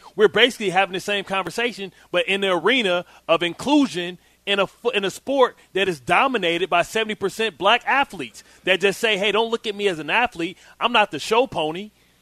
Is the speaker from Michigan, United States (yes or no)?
yes; Detroit, Michigan, United States; I'm from Detroit, Michigan. I grew up around all black people. My first, only had one white student in my entire school. I was really segregated. And, you know, I grew up in the 80s during the height of the drug and gang era.